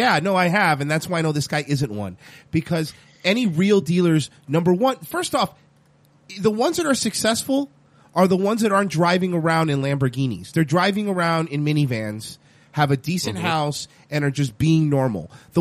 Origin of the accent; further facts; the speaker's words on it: New York, United States; Hey, I'm from New York!